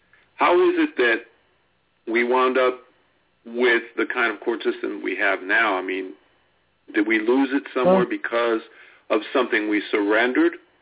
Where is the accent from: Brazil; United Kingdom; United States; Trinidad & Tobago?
United States; Florida; Hi, Dave. And I'm from Florida.